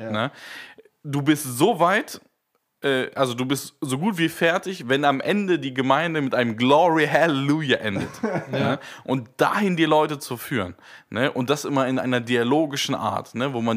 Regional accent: Oerlinghausen, North Rhine-Westphalia, Germany; in Oerlinghausen war die bekannt, wo ich ursprünglich herkomme, meine Heimatgemeinde.

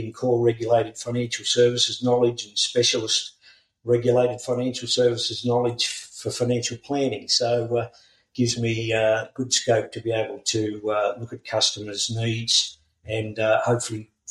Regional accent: New South Wales, Australia; I was migrating down from New South Wales, country New South Wales, and, had 6 or 7 years in Melbourne before moving to sunny Queensland for a bit of a sea change and a bit better weather than good old Melbourne town.

